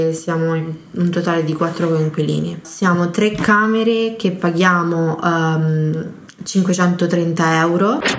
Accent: San Benedetto del Tronto, Marche, Italy; now in Trento, Italy; Io sono di San Benedetto del Tronto.

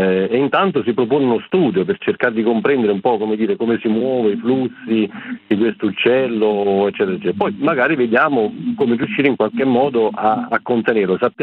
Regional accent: Molise, Italy; sono della parte, sono molisano

